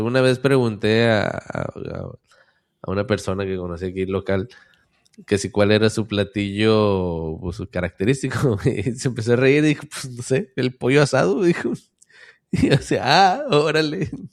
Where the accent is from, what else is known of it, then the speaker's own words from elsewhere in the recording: Culiacán, Sinaloa, Mexico; Y entonces ya pues me brinqué a Culiacán. Dije, pues aquí, si aquí no me quieren, dije, en mi tierra me toleran.